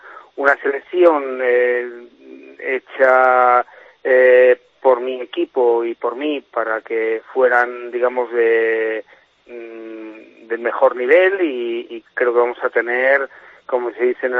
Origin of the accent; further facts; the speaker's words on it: León, Castile and León, Spain; also born or lived in Ciudad Rodrigo; Pero yo llevo León siempre por todo donde donde voy. Yo soy de Ciudad Rodrigo, de Salamanca, concretamente nacido, pero bueno, criado y todo en León. Llevo ya 22 años